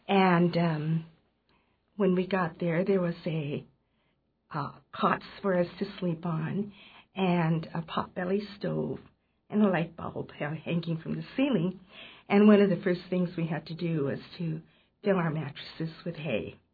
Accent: Seattle, Washington, United States; I'm originally from Seattle, so when the war was over, we went back to Seattle, and I started first grade in Seattle.

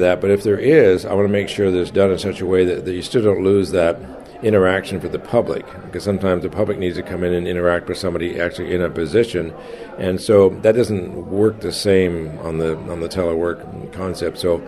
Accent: Valdez, Alaska, United States; I'm from Valdez and Anchorage now, but we love going out fishing.

